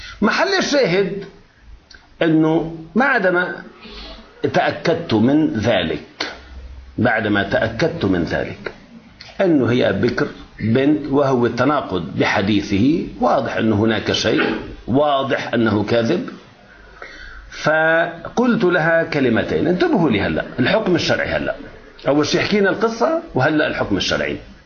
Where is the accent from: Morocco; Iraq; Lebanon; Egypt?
Lebanon; ونساء ما عندنا بلبنان طبيبة شرعية محلفة، ما عندنا قانونا، ما في، لا يوجد.